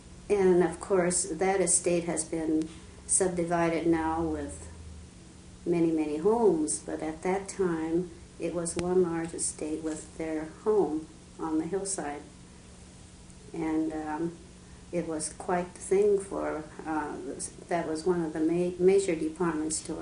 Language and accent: English; Los Angeles, California, United States; Right there on Los Feliz. We were raised there, right on the same property that we were growing flowers.